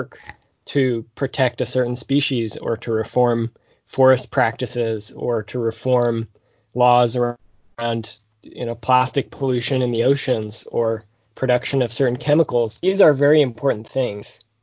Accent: Seattle, Washington, United States; I grew up in Seattle in this post-WTO era

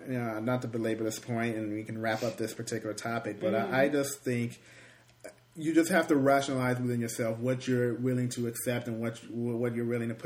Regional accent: Detroit, Michigan, United States; Because I'm from Detroit. There's no Chick-fil-A's up in Michigan.

